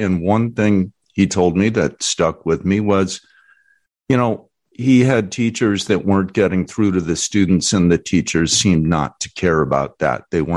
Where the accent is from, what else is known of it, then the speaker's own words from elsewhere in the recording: Hyde Park, United States; I grew up in Hyde Park in the 1960s.